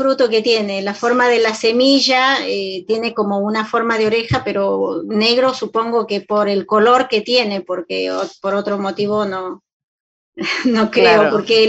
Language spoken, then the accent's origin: Spanish; Peru; 13 de nosotras somos peruanas